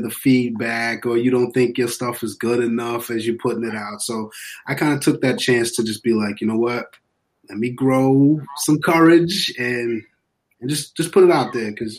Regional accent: Massachusetts, United States; I grew up on the East Coast, just south of Boston in Massachusetts

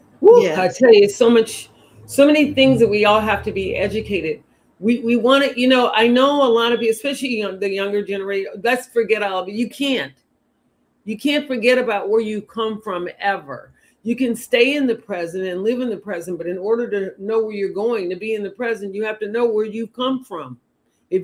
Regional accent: Texas, United States; and I'm from Texas, so you know we got that, our kindred with that.

